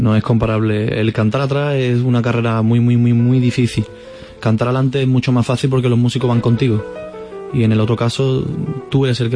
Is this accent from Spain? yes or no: yes; Catalonia, Spain; now in Seville, Spain; yo, que soy catalán, me ha costado bastante. La verdad, yo llegué a Sevilla con una idea